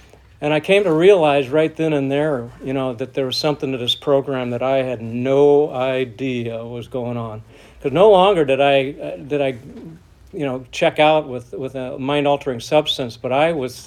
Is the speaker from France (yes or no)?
no; St. Louis, Missouri, United States; born there; I was born in St. Louis, South St. Louis in 1952, and my mom and dad were together for over 50 years.